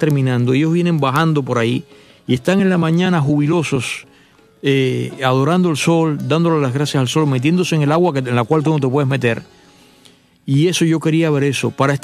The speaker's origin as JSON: {"language": "Spanish", "country": "Cuba", "lives_now": "Miami, United States", "said": "Incluso para mí, que soy cubano, vengo a un país tropical, en Miami hace calor"}